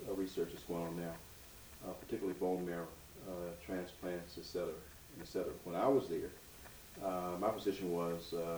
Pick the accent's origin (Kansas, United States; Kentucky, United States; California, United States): Kentucky, United States; Bowling Green; I'm from Bowling Green, Kentucky, and I first started school at State Street School, located on the corner of 2nd and State, right across from my residence